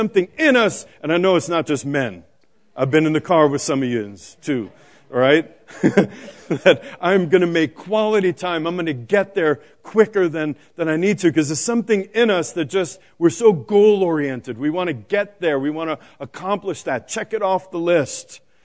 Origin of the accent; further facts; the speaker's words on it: New York City, New York, United States; Remember, I grew up in New York City, a block away from a firehouse.